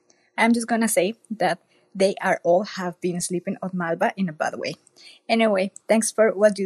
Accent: Colombia; now in New York City, United States; I'm from Colombia, but I live in New York City.

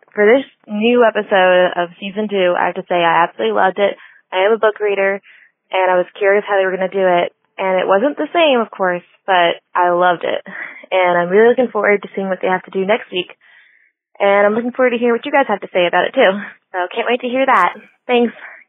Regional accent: Maryland, United States; I'm actually from Maryland

